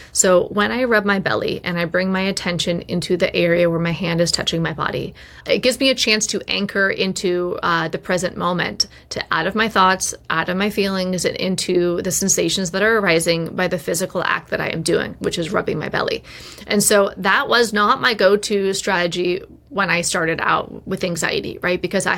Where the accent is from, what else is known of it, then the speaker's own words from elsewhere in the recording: United States; being in Australia as an American and never having been there before